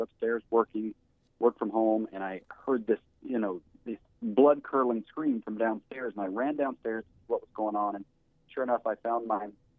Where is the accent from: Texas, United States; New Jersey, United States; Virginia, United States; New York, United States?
Virginia, United States; I suggested going back to my hometown, which is a tiny little coal mining town in Virginia, and set the movie there.